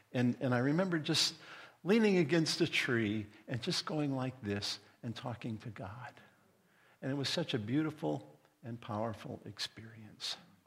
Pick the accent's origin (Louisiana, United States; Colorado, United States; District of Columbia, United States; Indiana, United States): Indiana, United States; I'm from Indiana, and I was at Indiana State.